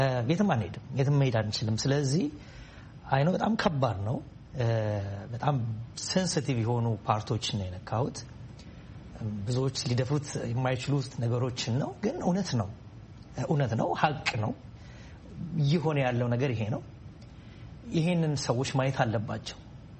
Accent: Addis Ababa, Ethiopia; ተወልጄ ያደግኩት በአዲስ አበባ በተለምዶ ፈረንሳይ ለጋሲዮን አካባቢ በሚባል ቦታ ነው። በኑሮ አንስተኛ ከሚባሉ ቤተሰቦች ነው የተወለድኩት። የወታደር ልጅ ነኝ።

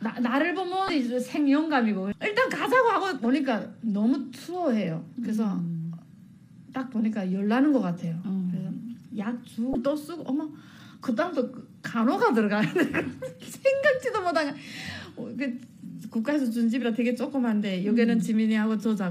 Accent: North Korea; also born or lived in China; 저는 북한에서 뭐 했고 어떻게 북한 탈북했고 그다음에 중국에서 어떻게 살았고

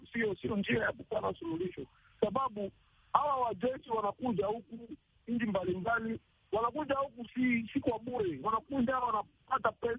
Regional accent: DR Congo; mimi kama mkongomani nafikiria ni jambo ambalo halikuwa la lazima

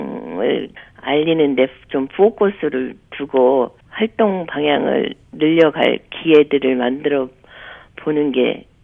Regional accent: South Korea; 한국 사람으로서 제 개인적인 생각은

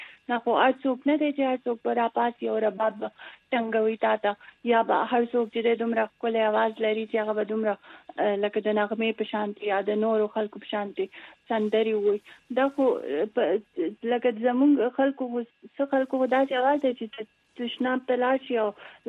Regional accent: Islamabad, Islamabad Capital Territory, Pakistan; زه په اسلام آباد کې پیدا شوم او هلته لویه شوم، نو ما صرف اردو ویلې، ټیک، ما پښتو نه پښتو نه دا ویلې.

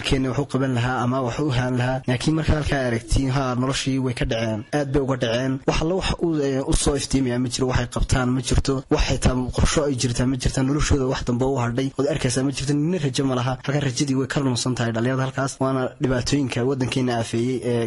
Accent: Borama, Awdal, Somalia; moved away; waxaan ka tahriibay magaalada Boorama, waxaan ka baxay 2015 bishii koowaad anigoo usii jeeda wadanka Sacuudi Carabiya

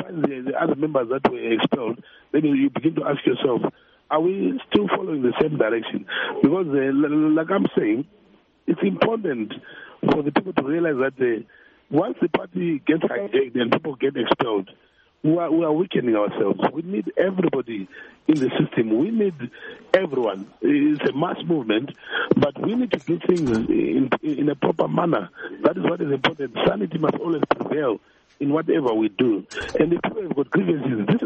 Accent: Bulawayo, Zimbabwe; Well, I'll tell you, myself personally, I'm from Matabeleland here in Bulawayo.

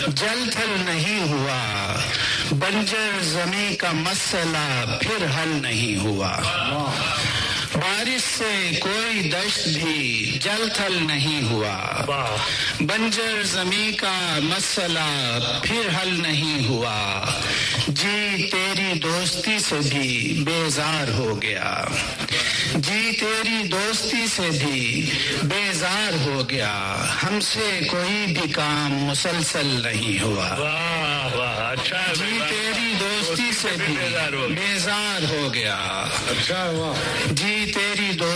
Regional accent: Sialkot, Punjab, Pakistan; born there

